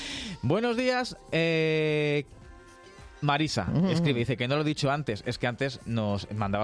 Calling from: Madrid, Community of Madrid, Spain; de Madrid.

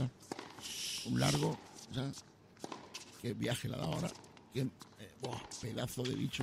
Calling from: Madrid, Community of Madrid, Spain; de Mentes Peligrosas. Estamos hablando desde Madrid, España.

